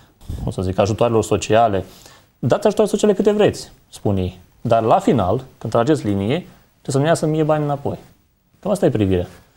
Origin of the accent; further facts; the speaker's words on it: Romania; noi ca oameni suntem învățați, ca români, suntem învățați să mergem în direcția aici